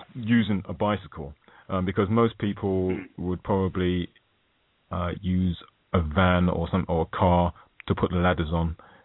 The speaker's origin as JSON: {"language": "English", "region": "London", "country": "United Kingdom", "said": "me being a Londoner myself"}